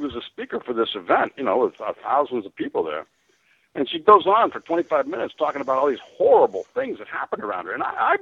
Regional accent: Colorado, United States; I didn't know what a Jew was. I was from Colorado.

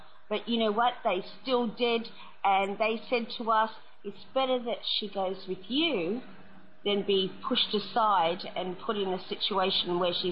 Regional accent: Australia; Well, you know what? As an Australian family, I never want to go back to the U.S. again.

